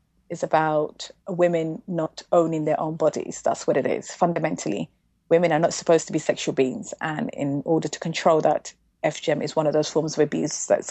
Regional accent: Somalia; The community I'm from the Somali community, we were told it was a religious practice

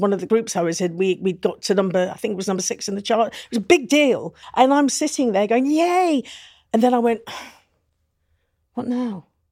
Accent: Newcastle upon Tyne, North East England, United Kingdom; now in London, United Kingdom; I come from Newcastle and my upbringing, oh, that's a real good question. My dad was originally born in Malaya, but he's Sri Lankan. And my mother is from Newcastle and they got married and split up when I was 7. So I'm mixed race.

